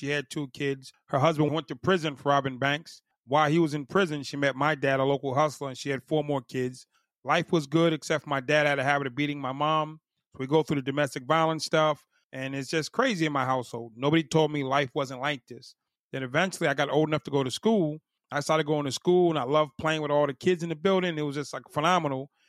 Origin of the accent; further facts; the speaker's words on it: Boston, Massachusetts, United States; I grew up in Mattapan, Massachusetts. Yes, inside the city limits.